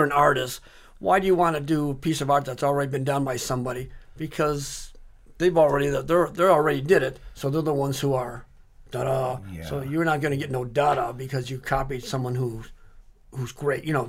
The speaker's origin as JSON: {"language": "English", "town": "Dearborn", "region": "Michigan", "country": "United States", "tie": "born or raised there", "said": "I grew up in Dearborn, and Dearborn was kind of like, like baked bread, I guess. You didn't venture out of Dearborn."}